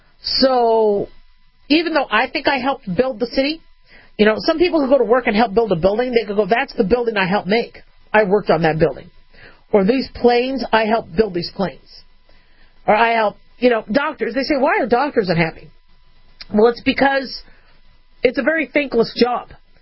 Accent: California, United States; born there; I mean, I was born in California. Went back there for my last year of medical school at UCLA. It's one of my favorite states.

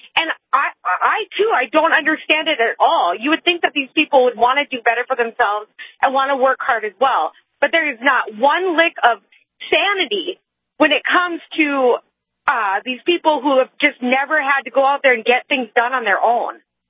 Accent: North Dakota, United States; Because I was born and raised in Western North Dakota, and that's all we did is work from a young age.

